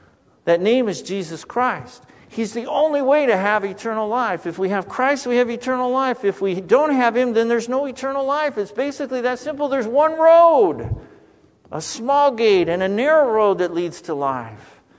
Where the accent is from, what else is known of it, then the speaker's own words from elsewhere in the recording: Arizona, United States; Because I was raised in Arizona, I saw it a lot there.